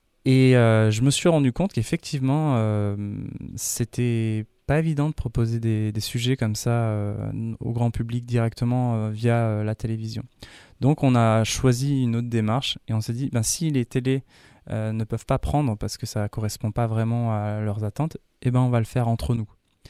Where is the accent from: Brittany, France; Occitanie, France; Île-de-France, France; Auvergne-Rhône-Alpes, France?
Auvergne-Rhône-Alpes, France; Grenoble; Alors moi, je suis originaire de Grenoble.